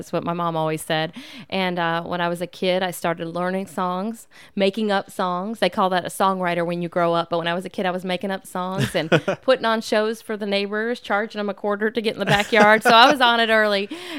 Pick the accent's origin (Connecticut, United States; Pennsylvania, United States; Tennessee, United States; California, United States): Tennessee, United States; Columbia; I'm born and raised in the Mule Town capital of the world, Columbia, Tennessee.